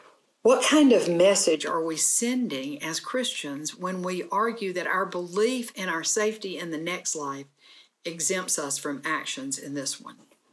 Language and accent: English; Mississippi, United States; one currently playing out in my home state of Mississippi.